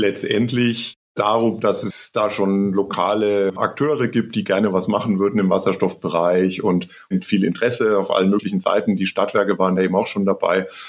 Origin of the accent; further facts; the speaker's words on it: Bavaria, Germany; born there; dass ich gebürtiger Unterfranke bin. Unterfranke.